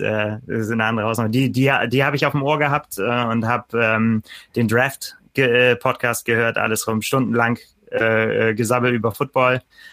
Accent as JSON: {"language": "German", "region": "Northern Germany", "country": "Germany", "said": "ich komme hier aus dem Norden, bin gebürtiger Norddeutscher und war aber viele Jahre im Süden zum Arbeiten und bin dann wieder hochgekommen, als ich bei Triathlon angefangen habe, 2016."}